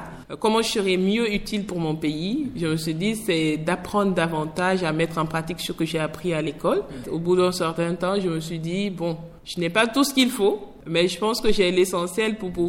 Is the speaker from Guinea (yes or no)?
yes; Fria, Boké, Guinea; Je suis née à Fria d'une mère sage-femme et d'un père ingénieur qui a travaillé à l'usine Frigia. Mon père est originaire d'un village qui relève de Beila et ma mère d'un village qui relève de Zérékoré.